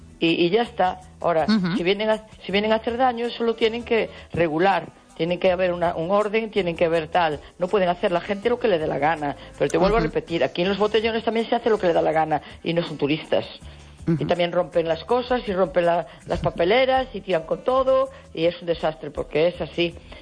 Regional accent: Galicia, Spain; No sé para qué vine, porque he hecho de menos mi casa, porque como Galicia no hay nada.

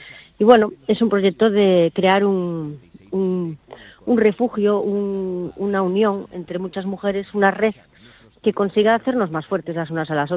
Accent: Galicia, Spain; yo siempre tuve claro que en el futuro quería hacer algo parecido en Galicia, ¿no? En mi tierra.

